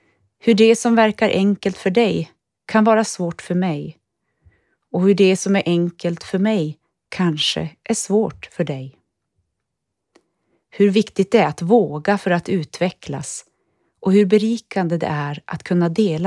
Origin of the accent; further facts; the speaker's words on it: Hackas, Norrbotten County, Sweden; är 48 år, född och uppvuxen i Hackas, 5 mil söder om Gällivare i Norrbotten. 1988 gick jag ut grundskolan och flyttade till Boden för att börja studera på Björknässkolans musiklinje.